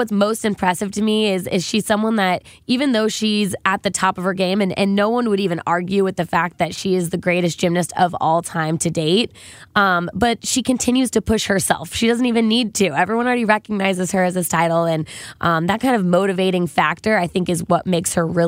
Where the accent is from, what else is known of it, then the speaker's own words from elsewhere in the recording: Indianapolis, Indiana, United States; I'm from Indianapolis, so I think it's also a good sports city, and they're a little underrated.